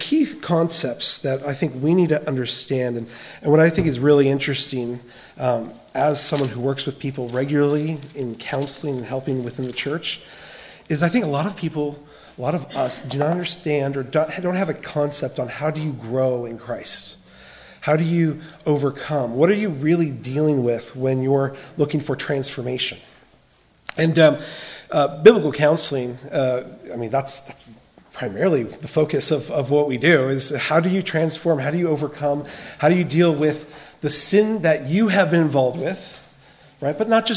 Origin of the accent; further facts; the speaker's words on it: United States; now in Australia; I'm originally from the States, but I've been here for 15 years.